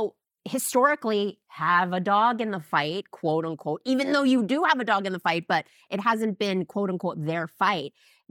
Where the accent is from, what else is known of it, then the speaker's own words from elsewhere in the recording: New York City, New York, United States; now in Los Angeles, United States; I grew up in New York City and I moved to LA.